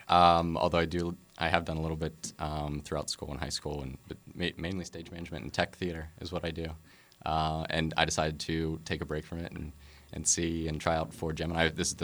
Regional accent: Pittsburgh, Pennsylvania, United States; I'm from Pittsburgh originally. I live in Mount Washington now. Grew up in the South Hills

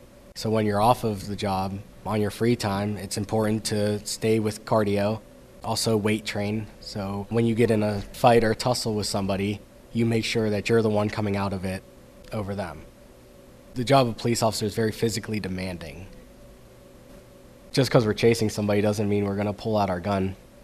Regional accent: Carrick, Pennsylvania, United States; Growing up in Carrick, a lot of kids from high school take different routes of life.

